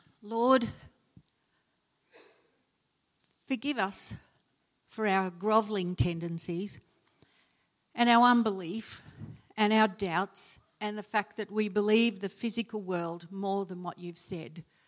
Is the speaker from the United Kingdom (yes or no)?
no; Australia; We're very Aussie sometimes.